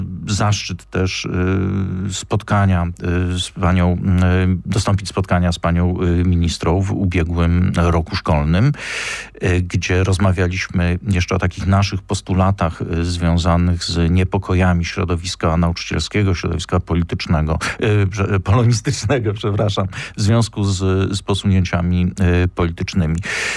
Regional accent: Kraków, Lesser Poland, Poland; Jesteśmy przecież z Krakowa

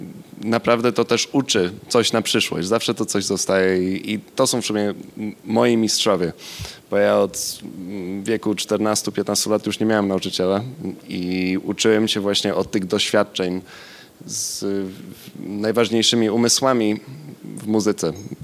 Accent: Canada; Jestem z Kanady, więc będzie to neutralna odpowiedź.

